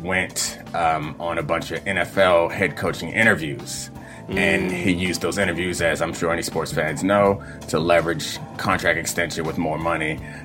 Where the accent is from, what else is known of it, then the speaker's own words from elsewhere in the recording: Randallstown, Maryland, United States; So I grew up in Randallstown, and the local high school was not somewhere that my mom wanted me to go to when we didn't have private school money.